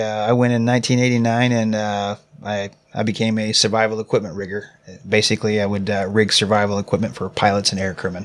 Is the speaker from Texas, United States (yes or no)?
yes; Lampasas, Texas, United States; No, I'm from Lampasas, Texas.